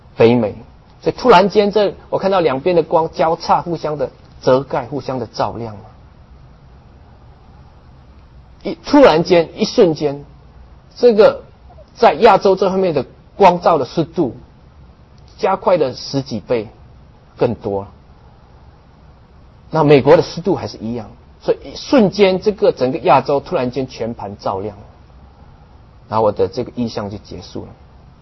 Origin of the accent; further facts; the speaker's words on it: China; 当然我作为中国人，我也想说，哦，那中国怎么样呢？